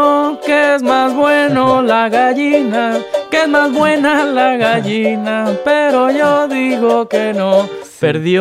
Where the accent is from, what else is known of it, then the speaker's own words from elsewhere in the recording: Veracruz, Mexico; Porque tenemos, como jarochos, tenemos esa gran tendencia